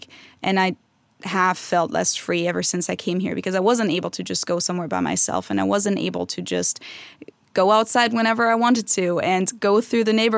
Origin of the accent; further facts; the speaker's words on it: Germany; moved away; And those are all scenarios that growing up in Germany are from a movie. That's not real life. But then I came here and it became real life.